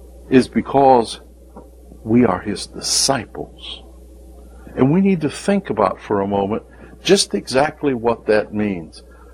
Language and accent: English; Ohio, United States; 1964 was not a nice place in Alabama. I grew up in Ohio. Well, there's racial prejudice here.